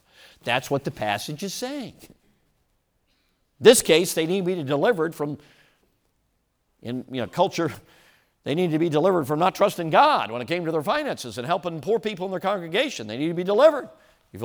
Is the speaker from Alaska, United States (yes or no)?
no; Chicago, Illinois, United States; Back when I was growing up, I grew up in Chicago.